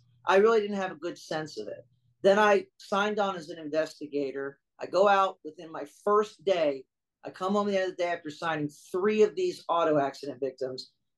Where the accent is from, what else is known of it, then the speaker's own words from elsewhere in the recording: Philadelphia, Pennsylvania, United States; I'm from Philly originally.